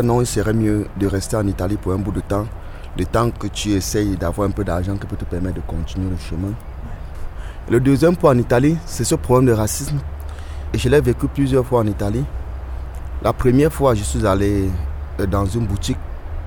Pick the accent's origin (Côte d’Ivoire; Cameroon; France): Cameroon; Puisque je suis Camerounais, chez nous, il y a les langues maternelles